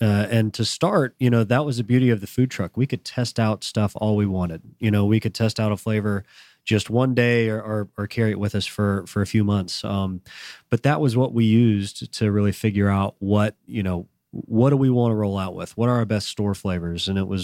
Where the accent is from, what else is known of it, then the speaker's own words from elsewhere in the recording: Atlanta, Georgia, United States; We're both from Atlanta